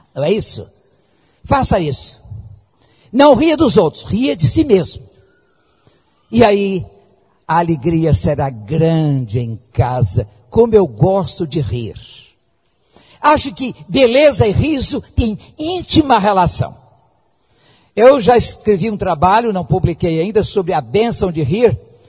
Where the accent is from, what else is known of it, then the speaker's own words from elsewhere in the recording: Rio de Janeiro, Brazil; Eu não sou carioca, eu sou fluminense, eu sou do interior.